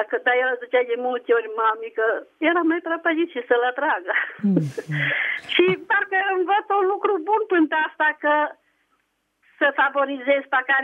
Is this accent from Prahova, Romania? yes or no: no; Arad, Arad County, Romania; Sunt din Arad.